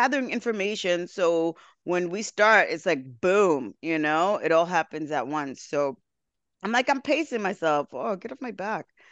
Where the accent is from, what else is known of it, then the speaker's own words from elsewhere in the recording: New York, United States; Girl, come on. I'm from New York.